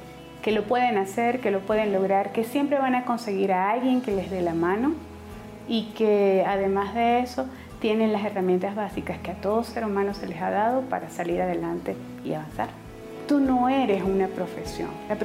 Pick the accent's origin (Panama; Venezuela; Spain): Venezuela; moved away as an adult; now in Bogotá, Colombia; médico gastroenterólogo, coach de salud y vida, soy venezolana y vivo en Bogotá desde hace ya 2 años y medio.